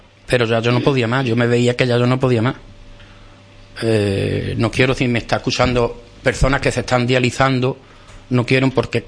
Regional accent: Rota, Andalusia, Spain; yo soy feriante de la feria de mi pueblo.

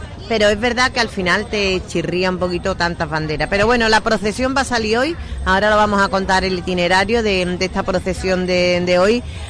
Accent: Spain; y yo soy española y defiendo mi bandera

